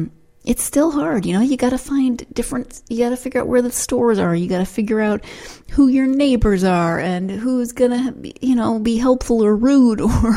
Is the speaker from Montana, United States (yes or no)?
yes; Montana, United States; also born or lived in California / Texas / Pennsylvania; I grew up in Montana. I have lived in California, in Texas, in Pennsylvania, and it's an adventure.